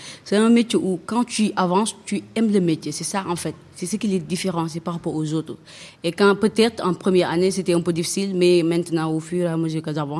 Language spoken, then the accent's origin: French; Touba, Diourbel, Senegal; now in Dakar, Senegal; je suis née à Touba, mais la majeure partie de ma famille vit à Dakar.